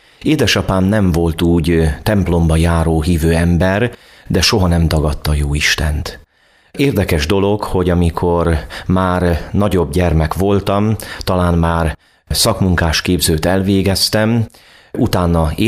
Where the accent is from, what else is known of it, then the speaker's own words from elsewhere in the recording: Kiskunmajsa, Bács-Kiskun, Hungary; born there; Kiskunmajsán születtem, ami a családomat illeti, igazán egyszerű paraszt emberek. Földművelésből, állattenyésztésből éltek, tanyai környezet.